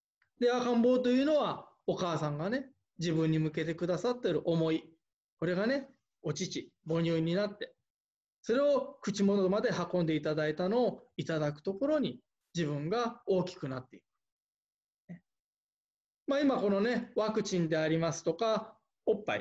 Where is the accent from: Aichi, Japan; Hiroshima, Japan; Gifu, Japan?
Hiroshima, Japan; まあ、私広島の出身でありますけれども